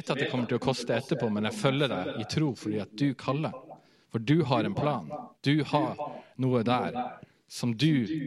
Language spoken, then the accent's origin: Norwegian; Berlevåg, Finnmark, Norway; Berlevåg i Finnmark, der jeg vokste opp, da husker jeg et navn i Finnmark.